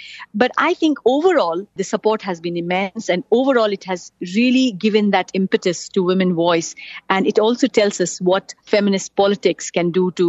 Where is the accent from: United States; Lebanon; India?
India; I think for me, as an Indian woman, this is a big change.